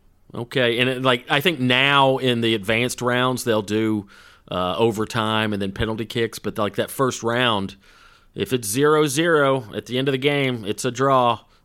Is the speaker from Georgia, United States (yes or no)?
yes; Woodstock, Georgia, United States; I was in the newspaper every week. They would cover Little League soccer in my hometown.